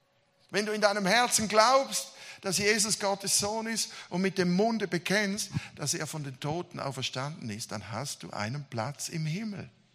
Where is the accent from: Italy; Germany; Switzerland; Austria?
Switzerland; Also ich komme aus der Schweiz